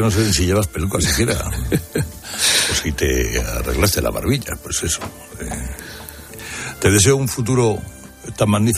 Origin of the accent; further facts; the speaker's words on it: Spain; yo como español